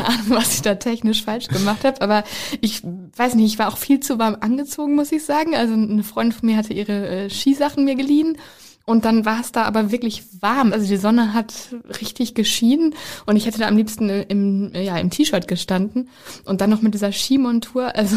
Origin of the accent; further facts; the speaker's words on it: North Rhine-Westphalia, Germany; ich komme ja aus Ostwestfalen-Lippe, da sind wir nicht so gesegnet mit Bergen und Schnee wird auch immer seltener